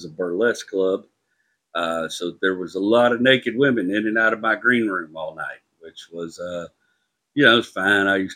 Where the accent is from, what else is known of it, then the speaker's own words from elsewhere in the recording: Houston, Texas, United States; Chronicle did a story on me, which really, really just blew my mind. It's a huge newspaper, but also it's my hometown.